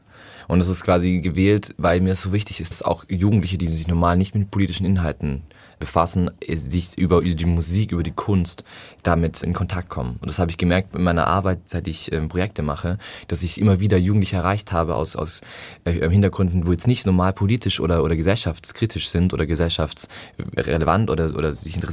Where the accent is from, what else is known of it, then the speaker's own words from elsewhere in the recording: Adelberg, Baden-Württemberg, Germany; Ich bin in Adelberg aufgewachsen, auf dem Schuhwald bei Schorndorf und habe dort im Dorf sehr viel Natur erlebt